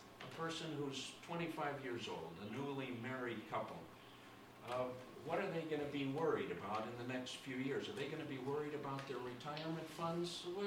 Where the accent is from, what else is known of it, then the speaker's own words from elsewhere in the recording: Chicago, Illinois, United States; I share that because I'm from Chicago